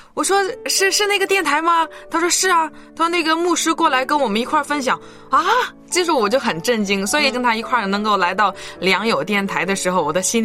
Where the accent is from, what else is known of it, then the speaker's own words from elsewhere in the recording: Henan, China; 我来自河南省。